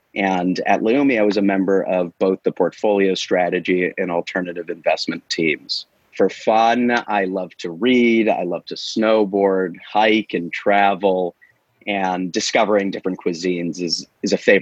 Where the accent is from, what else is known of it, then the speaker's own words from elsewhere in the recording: New York, United States; So I grew up in Muncie, New York, which is about 45 minutes north of the city.